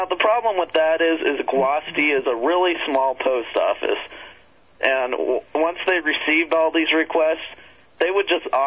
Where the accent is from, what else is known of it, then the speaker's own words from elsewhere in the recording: Sweden; English is a second language; I'm from Sweden, so English is not my first language